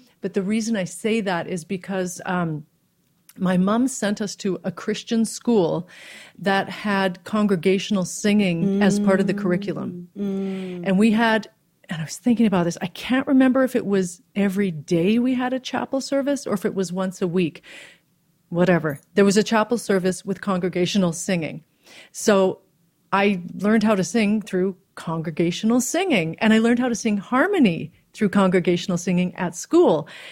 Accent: Red Deer, Alberta, Canada; I grew up in a very small city. Mm. I grew up in Red Deer, Alberta, which is right between Calgary and Edmonton.

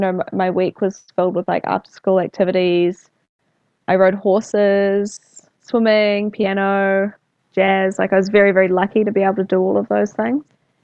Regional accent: Ohakune, Manawatū-Whanganui, New Zealand; also born or lived in New Plymouth; So I grew up mostly in Oakuni. When I was quite a lot younger, so we actually lived in Oakuni up until the time that I was 3 years old.

